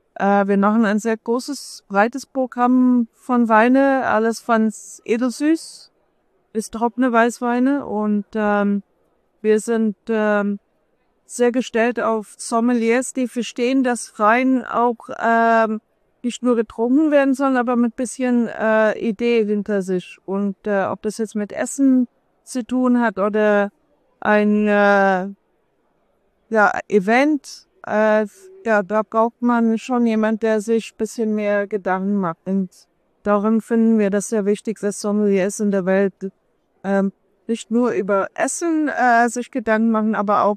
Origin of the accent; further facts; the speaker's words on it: South Africa; Bin groß geworden in Südafrika. Mein Vater kommt eigentlich aus der Dresden-Gegend, 1951 nach Südafrika ausgewandert